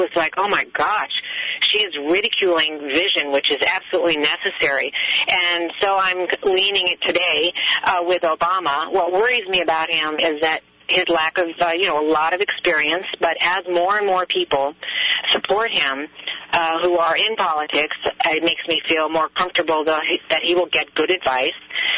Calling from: Monterey, California, United States; I'm from Monterey.

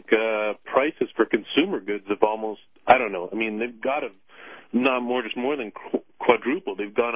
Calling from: Canada; Well, I'm calling from Canada.

